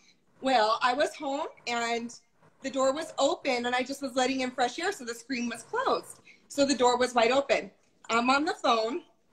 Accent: Anaheim, California, United States; I'm from the OC. I'm from Anaheim, Yorba Linda area.

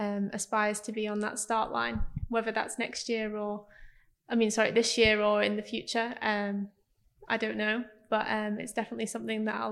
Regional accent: United Kingdom; not just as a British rider, obviously I'm biased

